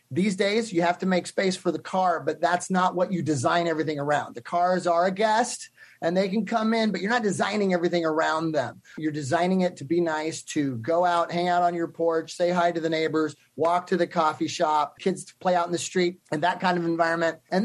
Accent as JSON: {"language": "English", "town": "Fresno", "region": "California", "country": "United States", "tie": "born or raised there", "said": "And then 2014, the mayor of my hometown recruited me to come back. And she said, hey, bring what you learned. We're ready for you here now. Fresno is going to do really cool stuff downtown."}